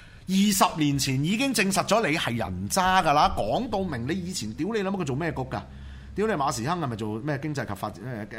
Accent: Hong Kong; 而家我哋香港人，我哋香港市民，

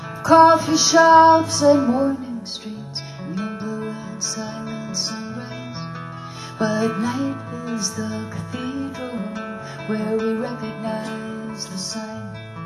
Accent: New York City, New York, United States; And so I'm from New York City.

